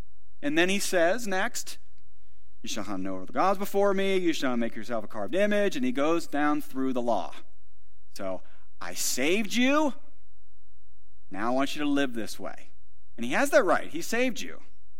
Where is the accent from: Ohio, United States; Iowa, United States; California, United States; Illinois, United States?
Ohio, United States; Growing up in Northeast Ohio, we had WGN, and in the summers, they broadcasted all of the games.